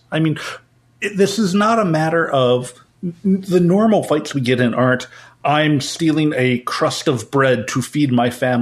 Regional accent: United States; I've been taught all my life as an American that if I want something, if I just work hard enough, I will mm-hmm. go out and I will achieve it.

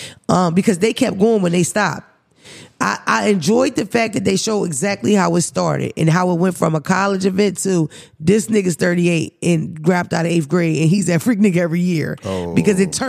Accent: Philadelphia, Pennsylvania, United States; When I grew up in North Philly, right, I can recall running down to like Broad Erie, Broad Allegheny.

